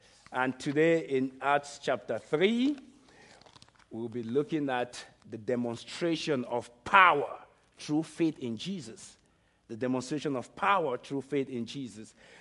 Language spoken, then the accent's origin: English; Cameroon; I was born and raised in Cameroon, quite a different environment than America, you know. I saw a lot of poverty around me, lots of poverty around me. And by the age of 17, I went to South.